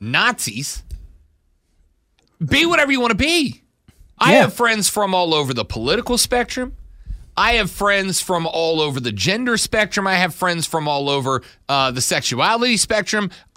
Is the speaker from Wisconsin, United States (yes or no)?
no; Louisiana, United States; I'm from Southeast Louisiana, all right?